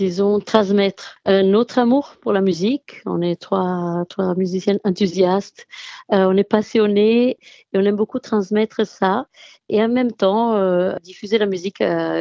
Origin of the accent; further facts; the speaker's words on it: Italy; now in France; je viens d'Italie. Mais toutes les trois, on est basées dans le sud de la France.